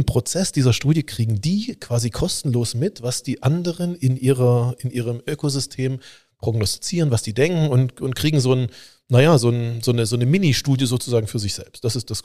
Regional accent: East Germany, Germany; ich komme aus dem Osten, nach der Wende bin ich da rein.

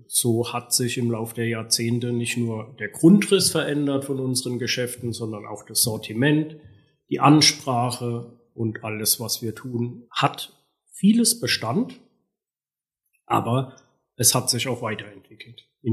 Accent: Baden-Württemberg, Germany; In meiner Jugend, in meiner Kindheit gab es im Stadtteil Neuenheim, ich weiß es, also bestimmt 10 Bäcker.

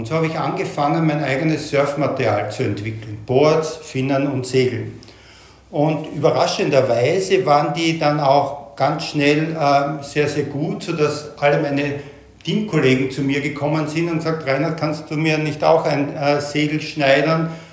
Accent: Graz, Styria, Austria; Ich fange mal ganz von vorne an. Ich bin vor 59 Jahren in Graz im beschaulichen Österreich geboren.

